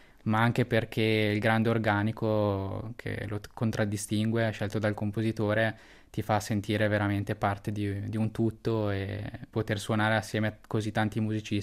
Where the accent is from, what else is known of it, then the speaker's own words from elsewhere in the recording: Trentino-Alto Adige, Italy; appunto da trentino, da buon trentino ho praticato lo sci da piccolo